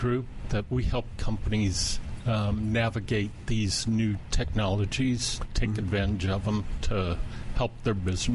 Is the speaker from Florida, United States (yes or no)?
no; San Lorenzo, California, United States; Well, I'm from San Lorenzo, California, and I'm the sixth of nine kids.